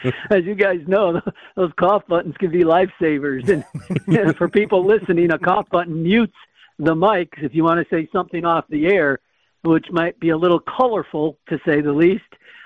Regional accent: Milwaukee, Wisconsin, United States; I grew up in the Milwaukee area. I remember going to games as a kid at County Stadium, sitting in the bleachers for $2.

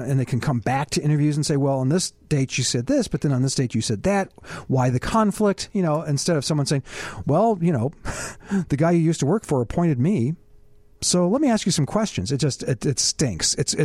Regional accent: United States; I'm an American. And this is making me crazy. I happen to love my country.

